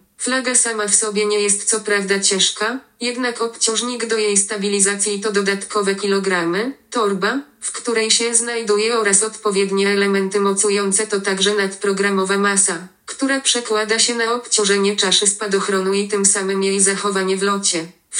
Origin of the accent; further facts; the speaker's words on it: Gdynia, Pomeranian Voivodeship, Poland; Do dziś wielokrotnie mam okazję słyszeć w odpowiedzi na informacje, skąd jestem, o tym, że to musi być świetne mieszkać nad morzem, i to jeszcze w Gdyni.